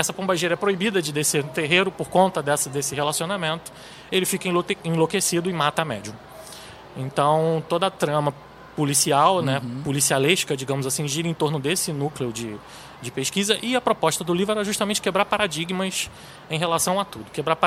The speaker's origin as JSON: {"language": "Portuguese", "town": "Niterói", "region": "Rio de Janeiro", "country": "Brazil", "said": "como eu sou de Niterói, né, e gosto muito de relembrar os fatos que marcaram a história da região"}